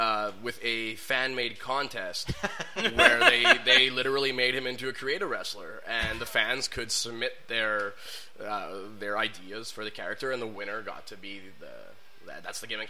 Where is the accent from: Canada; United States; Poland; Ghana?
Canada; Montreal, Quebec; This is my hometown. It's the only promotion in Montreal I work for anymore.